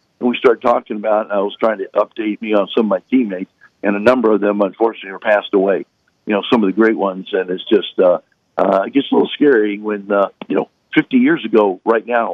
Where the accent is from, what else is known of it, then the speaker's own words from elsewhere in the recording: Miami, Florida, United States; Mike, I grew up in Miami. Okay, I grew up in Miami. You know, played in Tallahassee. So the first time that I ever saw snow was right here.